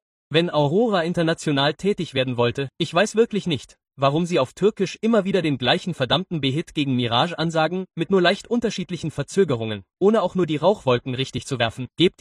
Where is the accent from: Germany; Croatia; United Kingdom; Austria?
United Kingdom; England; Wo ich herkomme, in England